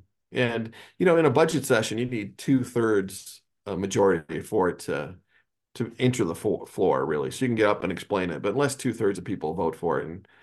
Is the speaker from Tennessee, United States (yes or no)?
no; Gillette, Wyoming, United States; You know, if there's nobody there from Gillette, I may not go. But if I've got somebody from my hometown willing to make the trip and come talk to me, that means something extra.